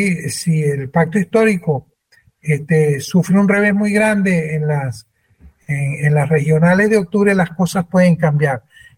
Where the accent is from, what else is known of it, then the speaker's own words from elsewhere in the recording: Venezuela; y lo ofrezco porque soy venezolano.